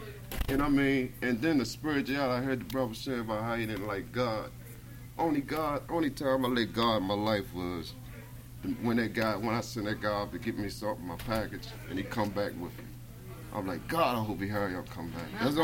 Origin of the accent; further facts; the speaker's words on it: Baltimore, Maryland, United States; now in Philadelphia, United States; I'm from Baltimore.